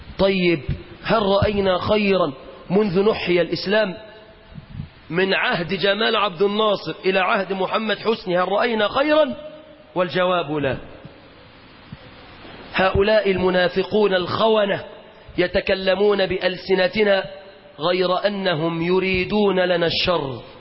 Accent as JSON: {"language": "Arabic", "country": "Egypt", "said": "بلادنا مصر"}